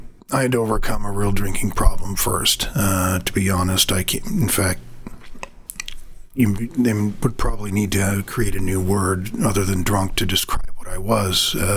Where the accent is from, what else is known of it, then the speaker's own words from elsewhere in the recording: Wyoming, United States; And it was helpful growing up where I grew up in Wyoming, because my cousins had lived out on the reservation. We lived right, it's technically on the Wind River Reservation.